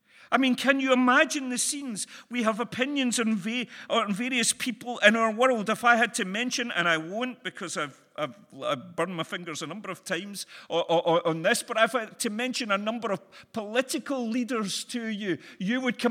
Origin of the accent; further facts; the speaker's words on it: Motherwell, Scotland, United Kingdom; Lanarkshire, I follow one of the smaller teams over that end of the country. Rangers. No. Motherwell, my hometown.